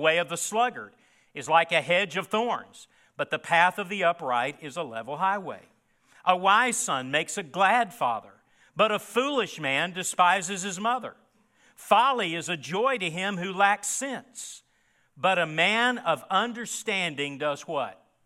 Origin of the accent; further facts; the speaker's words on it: Memphis, Tennessee, United States; I grew up in Memphis, Tennessee. Not a good admission right now with a lot of tragedies going on in that city.